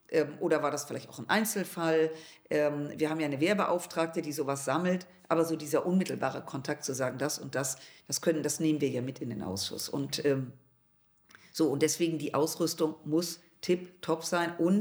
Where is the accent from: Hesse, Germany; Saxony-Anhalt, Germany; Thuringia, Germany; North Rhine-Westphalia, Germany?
North Rhine-Westphalia, Germany; Düsseldorf; auch was meine Heimatstadt Düsseldorf betrifft